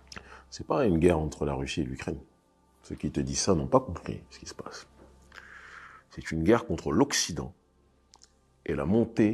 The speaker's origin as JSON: {"language": "French", "country": "France", "tie": "born or raised there", "said": "Je suis béninois de nationalité, né en France, donc j'ai grandi, vécu 29 ans de ma vie en France, donc français aussi, quoi que j'en dise."}